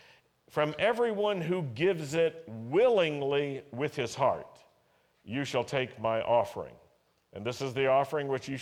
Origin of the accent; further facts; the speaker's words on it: Milwaukee, Wisconsin, United States; born there; Okay, I was born in Milwaukee. Do we have badgers up there?